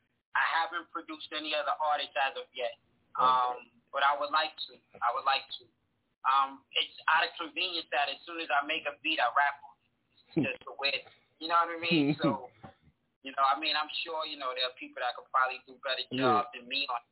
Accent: Brooklyn, New York, United States; I'm from Brooklyn, New York.

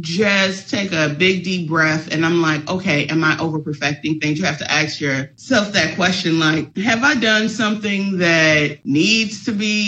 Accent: Chicago, Illinois, United States; oh, I'm from Chicago. So like all Chicago journalists like work at the Tribune or the Sun-Times.

